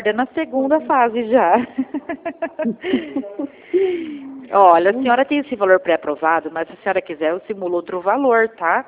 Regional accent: São Paulo, Brazil; Eu sou de São Paulo.

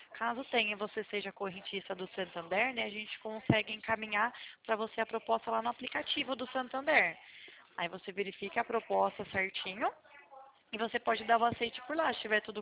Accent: Nova Odessa, São Paulo, Brazil; A gente é aqui de Nova Odessa, interior de São Paulo, próximo a Campinas.

